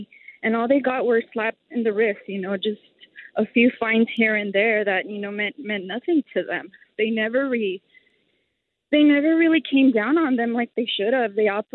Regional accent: Huntington Park, California, United States; I grew up in Huntington Park within the fallout zone

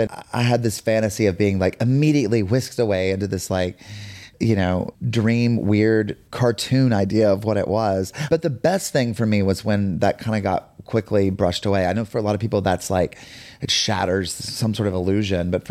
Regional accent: Lincolnton, North Carolina, United States; I am from Lincolnton, North Carolina.

